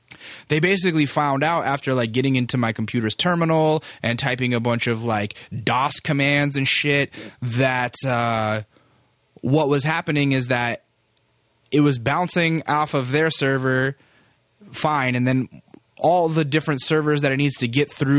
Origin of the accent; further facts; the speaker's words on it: San Antonio, Texas, United States; born there; I was born in San Antonio.